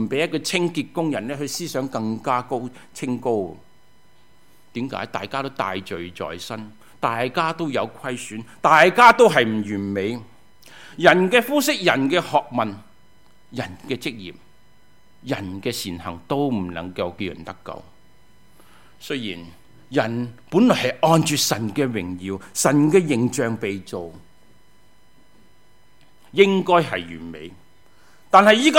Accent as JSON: {"language": "Chinese", "country": "China", "said": "就好像我们中国人所说的衣冠禽兽一样"}